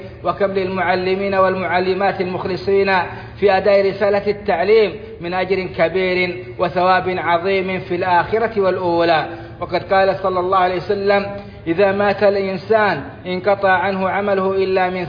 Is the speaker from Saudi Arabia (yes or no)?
yes; Saudi Arabia; من داخل بلادنا السعودية وخارجها